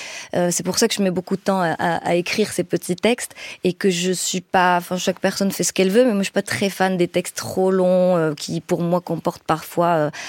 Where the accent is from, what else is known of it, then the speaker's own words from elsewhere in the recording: Morocco; Par exemple, dans mon cas, comme je suis marocaine, je viens d'un certain milieu, j'ai donc ce parcours de migration